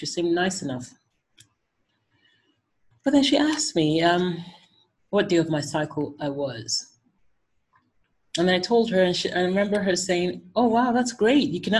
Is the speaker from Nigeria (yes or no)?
yes; Nigeria; So my first experience with an IVF clinic was in my home country, Nigeria.